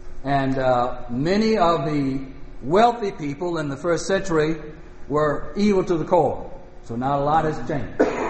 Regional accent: Southern United States, United States; Like when I grew up in the South, a lot of times much property was taken away from people through the legal system

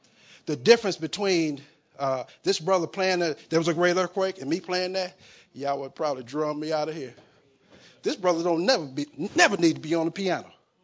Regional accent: St. Louis, Missouri, United States; I don't come from Tarsus. I come from Homer Phillips in St. Louis.

